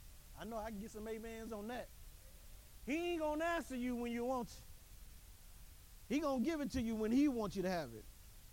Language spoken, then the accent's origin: English; East St. Louis, Illinois, United States; I grew up in East St. Louis, boy.